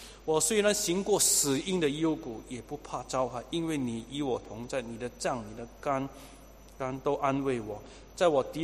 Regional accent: Singapore; 我们新加坡人称为老阔阔。

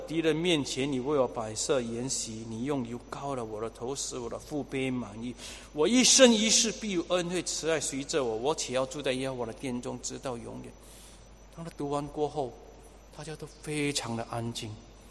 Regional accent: Singapore; 我们新加坡人称为老阔阔。

